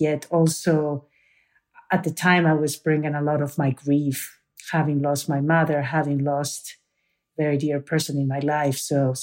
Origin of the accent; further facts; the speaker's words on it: Peru; from Peru.